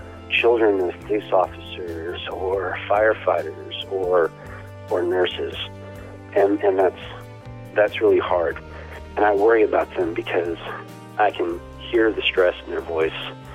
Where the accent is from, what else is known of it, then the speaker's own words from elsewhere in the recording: Abilene, Texas, United States; from Abilene, Texas.